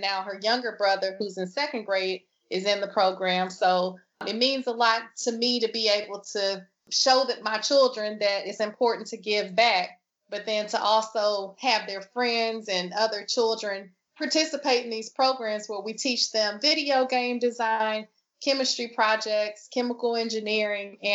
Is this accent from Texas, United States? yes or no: yes; Houston, Texas, United States; now in Maryland, United States; And like I said, growing up in Houston, I was able to do my science projects in the science lab at the community college where my mother worked. And I was always encouraged to participate in different STEM programs. So now I'm here in Maryland.